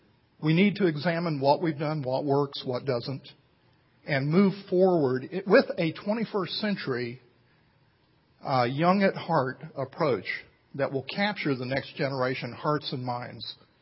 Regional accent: Marietta, Ohio, United States; I am from Ohio. I was born in Marietta, Ohio, and it's good to be back home where my family is.

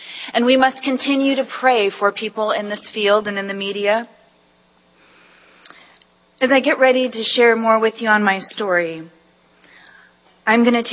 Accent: Cooperstown, North Dakota, United States; I grew up in a little town called Cooperstown, North Dakota. I hail from the Great Plains. It was a town of about 1,500 people, one stoplight, one movie theater, a little restaurant, and one little tiny store and a courthouse

